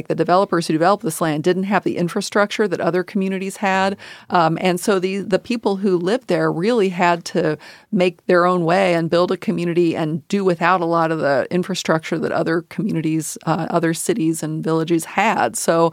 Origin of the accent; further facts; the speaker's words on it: Kentucky, United States; I grew up in Northern Kentucky, which, you know, on the maybe the wrong side of the river.